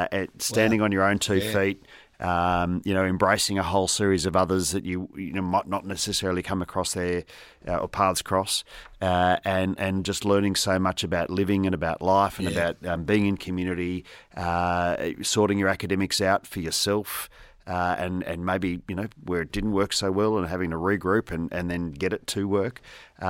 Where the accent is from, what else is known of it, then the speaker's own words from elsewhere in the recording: Brisbane, Queensland, Australia; also born or lived in Yeppoon; I'm a Queenslander, and I was a Brizzy boy, and I went boarding in my last, very happy in my great school in Brizzy